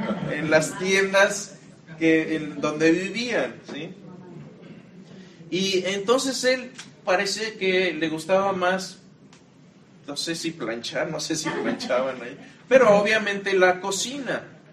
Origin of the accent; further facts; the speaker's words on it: Querétaro, Mexico; Yo en donde crecí, en Querétaro, no hay mucho que cazar.